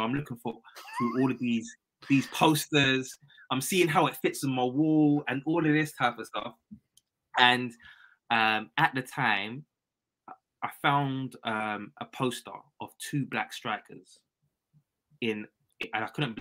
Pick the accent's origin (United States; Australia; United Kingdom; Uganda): United Kingdom; London; We're from London, no connection with Birmingham.